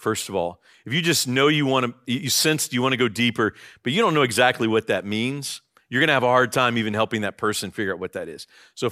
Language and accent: English; United States; Like, I'm an American, but if somebody comes to me and say, will you be my friend?